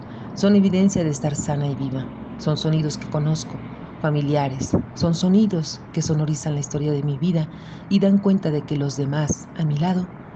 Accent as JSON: {"language": "Spanish", "town": "Taxco", "region": "Guerrero", "country": "Mexico", "tie": "born or raised there", "said": "mi pueblo natal, Taxco, Guerrero."}